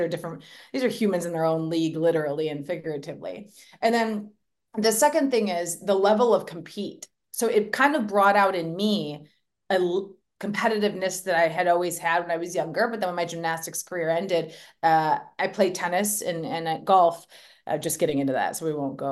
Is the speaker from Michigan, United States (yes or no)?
yes; Michigan, United States; I'm from Michigan, so hockey town, that kind of counts a little bit, right?